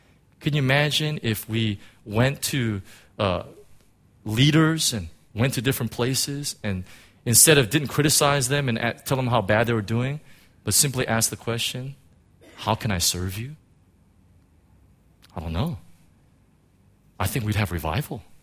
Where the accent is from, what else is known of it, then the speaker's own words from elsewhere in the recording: United States; You know, I'm an American, and so, you know, I can criticize my country, right?